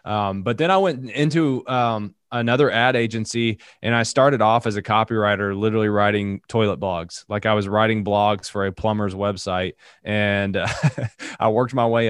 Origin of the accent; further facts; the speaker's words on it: Appalachia, United States; And again, I'm from Appalachia, so she says I say a lot of things wrong. I don't have as thick of an accent as I used to.